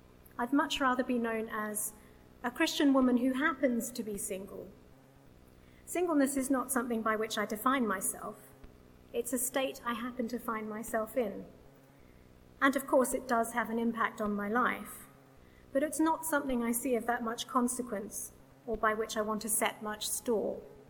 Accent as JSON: {"language": "English", "region": "Tasmania", "country": "Australia", "tie": "born or raised there", "moved": "as an adult", "lives_now": "Oxford, United Kingdom", "said": "I grew up in Tasmania. I moved to Oxford 10 years ago to work for the university"}